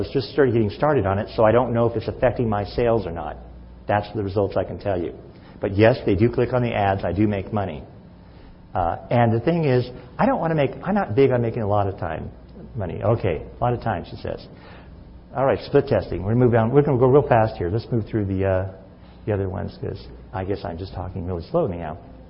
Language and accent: English; Missouri, United States; I'm a big storyteller. I'm from Missouri.